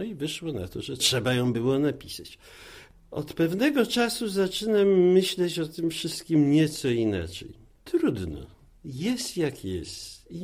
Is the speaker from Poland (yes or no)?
no; Lviv, Lviv Oblast, Ukraine; U nas we Lwowie, wychował się w inteligenckim domu, ten zakres wiedzy o świecie był rzeczą zupełnie naturalną.